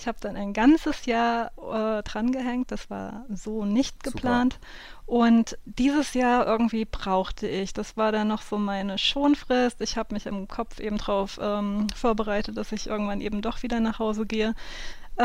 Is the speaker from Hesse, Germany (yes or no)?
yes; Hesse, Germany; wo ich aufgewachsen bin, in Südhessen.